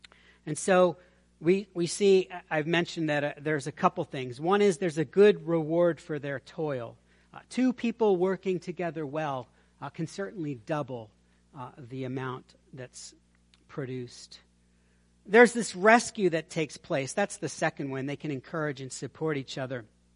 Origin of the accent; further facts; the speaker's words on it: Baltimore, Maryland, United States; I grew up right outside of Baltimore, and there are dark alleys in Baltimore.